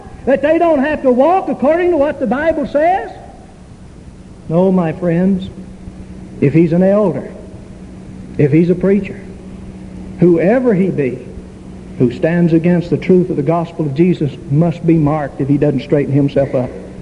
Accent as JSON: {"language": "English", "region": "Texas", "country": "United States", "said": "Well, I came from East Texas."}